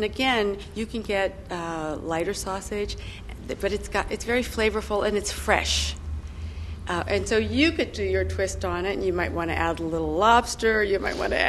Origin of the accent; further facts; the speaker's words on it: Pennsylvania, United States; I'm not from the South, and I always tell people, though, I'm from southwestern Pennsylvania.